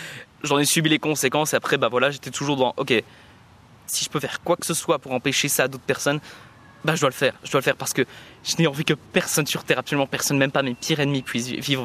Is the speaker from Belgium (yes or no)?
yes; Chaudfontaine, Wallonia, Belgium; je viens de Chauxfontaine, c'est dans la périphérie de Liège. C'était un très beau quartier